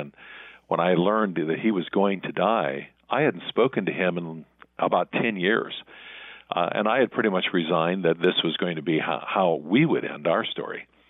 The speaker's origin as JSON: {"language": "English", "town": "St. Louis", "region": "Missouri", "country": "United States", "tie": "born or raised there", "said": "I was one of 11 kids, Pat. We grew up in St. Louis in a very small house, which would try the patience of any man."}